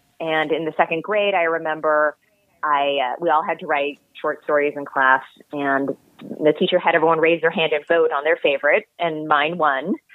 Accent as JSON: {"language": "English", "region": "California", "country": "United States", "tie": "born or raised there", "said": "Yes. And in fact, I am back in the same house that I grew up"}